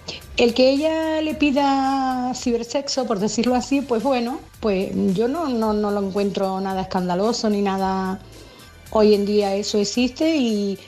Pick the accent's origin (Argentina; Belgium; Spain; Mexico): Spain; Tenerife, Canary Islands; de Tenerife.